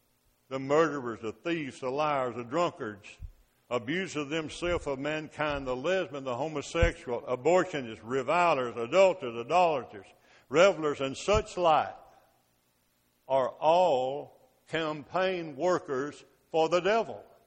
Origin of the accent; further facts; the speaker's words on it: Hamilton, Alabama, United States; Little town of Hamilton, Alabama. I grew up in Mayberry, USA. I mean, the little town of Hamilton was just like that.